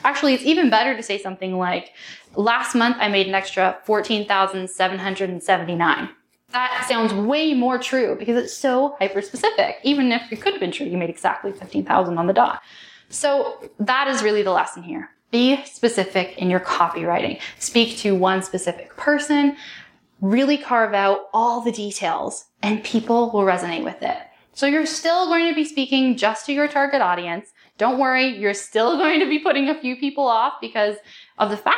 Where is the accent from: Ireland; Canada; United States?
Canada; Toronto, Ontario; I grew up in Toronto. I lived through the year 2002.